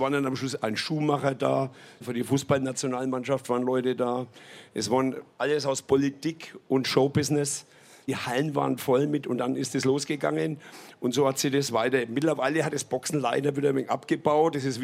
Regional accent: Nuremberg, Bavaria, Germany; Ja, wir waren oben auf der Burg, echter Nürnberger

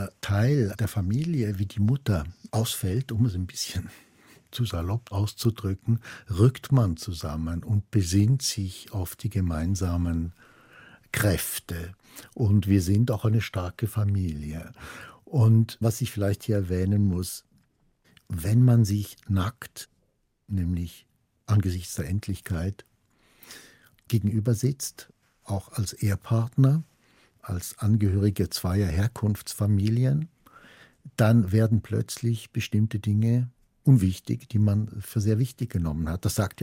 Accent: Switzerland; wenn ich das als Schweizer sagen darf, mit auch französischem Pass

